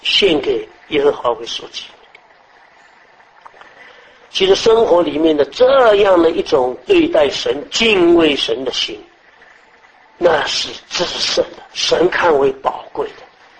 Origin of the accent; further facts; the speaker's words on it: China; 今天我们汉人，我们中国人那一种的感觉